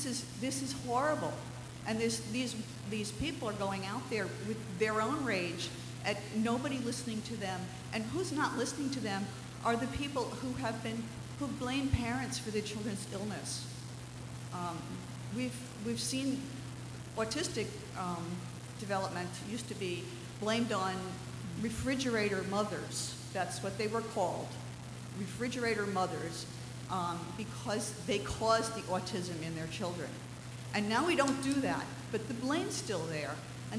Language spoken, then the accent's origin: English; Connecticut, United States; and I'm from Connecticut. I'm an immunization coordinator in a local health district.